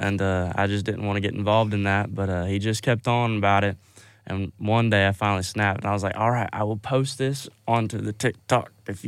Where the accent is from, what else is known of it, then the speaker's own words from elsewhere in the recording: Hackett, Arkansas, United States; they flew down from Los Angeles, California to Arkansas and drove to where my hometown is, Hackett, Arkansas, and they recorded two songs in the rec room of my house.